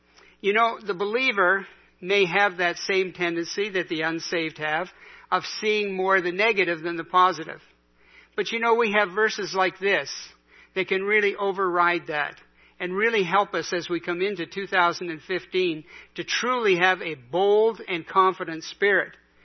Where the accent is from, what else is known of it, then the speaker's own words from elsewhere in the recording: Canada; I'm a Canadian. That's what you say. I'm fine.